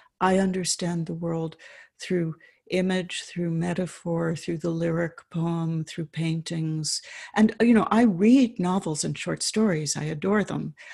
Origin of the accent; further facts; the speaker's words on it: New York City, New York, United States; And, you know, I grew up in New York City. It was a world of concrete.